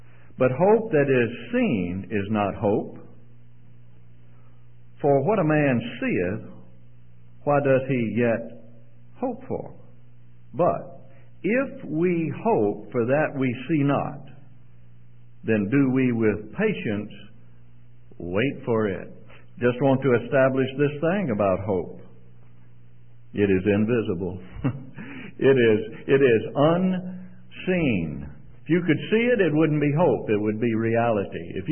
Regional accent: Mississippi, United States; I was born and raised in Mississippi, so the accent is not going to be Canadian.

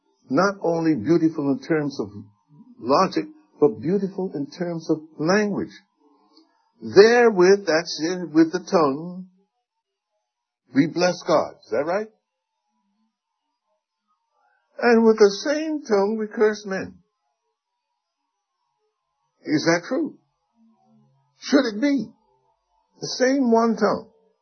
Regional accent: New York City, New York, United States; Even when I grew up in New York City, horses were becoming more and more rare.

